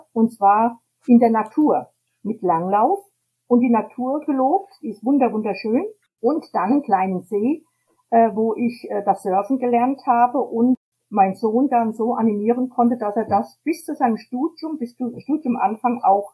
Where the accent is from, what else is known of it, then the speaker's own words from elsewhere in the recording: Hesse, Germany; Ja, ich bin in einer Kleinstadt in Hessen aufgewachsen